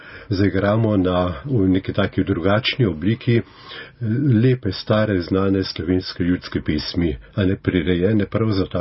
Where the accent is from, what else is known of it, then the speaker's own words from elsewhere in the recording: Poljane, Upper Carniola, Slovenia; smo doma iz Poljan, iz Poljanske doline.